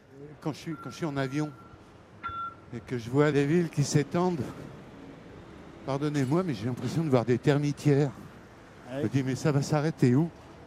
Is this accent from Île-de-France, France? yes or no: yes; Paris, Île-de-France, France; Moi, je suis né à Paris, j'ai fait mes études à Condorcet. J'ai habité Saint-Ouen parce que on était une famille de musiciens.